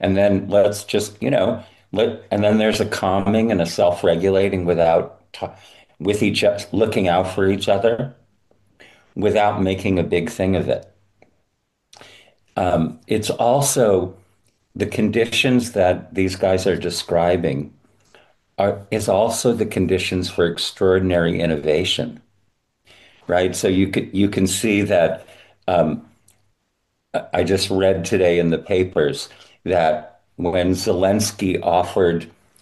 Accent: United States; As somebody who grew up in America, we took, I and my generation took living in a free society, in a safe society, as not something you have to work for.

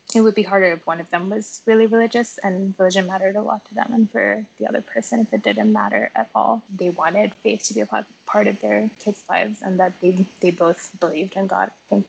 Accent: India; growing up in India

